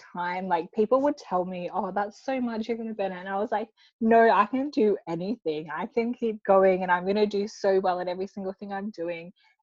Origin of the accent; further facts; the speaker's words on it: Mildura, Victoria, Australia; I am from Australia, like you said, in a regional town called Mildura. So it's like 6 hours out of Melbourne. And growing up, I have four siblings and my grandfather and auntie lived with us.